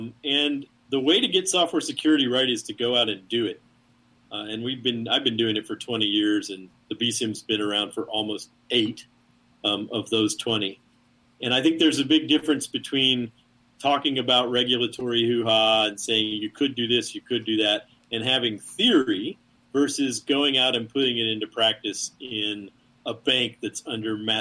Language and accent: English; Tennessee, United States; I lived halfway between Kingsport and Johnson City when I was a kid.